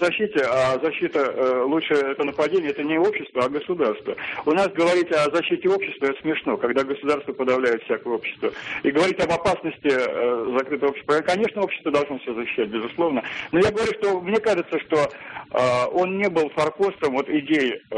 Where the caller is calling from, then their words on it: Saint Petersburg, Russia; тоже из Петербурга.